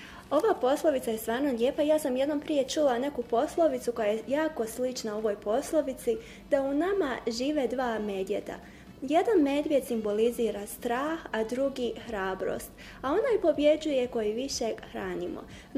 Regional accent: Sarajevo, Federation of Bosnia and Herzegovina, Bosnia & Herzegovina; Pa i ja bi bila ponosna ako se prikaže moj rodni kraj i grad i da pričamo o mom gradu

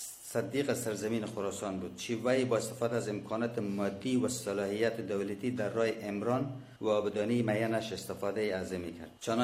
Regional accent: Herat, Afghanistan; چون خودم زاده هرات هستم، همینجا بزرگ شدم

